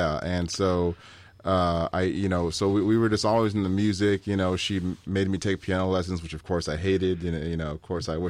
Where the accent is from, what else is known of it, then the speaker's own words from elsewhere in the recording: Gary, Indiana, United States; also born or lived in Portage; I'm from outside of Chicago. I was born in Gary, Indiana, and I was raised in Gary and Portage and just that whole up in the region, they call it.